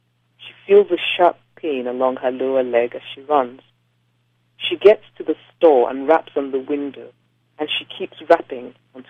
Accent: Nigeria; being Nigerian and knowing how close it is

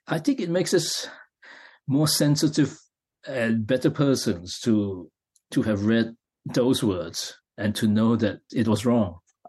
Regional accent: Penang, Malaysia; also born or lived in Kuala Lumpur; Yes, I was born in Penang, actually. So I grew up there until about 6 or 7 years old, and then my family moved to Kuala Lumpur.

